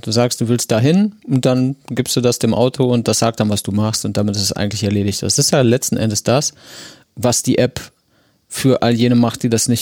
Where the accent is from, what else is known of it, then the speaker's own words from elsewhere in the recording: Olpe, North Rhine-Westphalia, Germany; ich will nach Olpe, das ist mein Heimatort